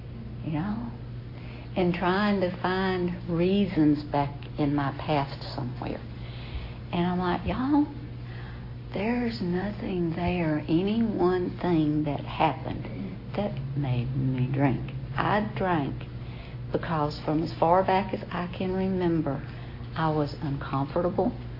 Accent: United States; And I grew up right here in Cherokee County. Both my parents, you know, were hardworking people.

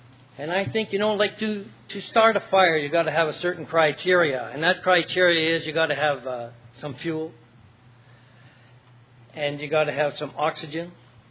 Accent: Winnipeg, Manitoba, Canada; I am from Winnipeg, Manitoba, area, 80.

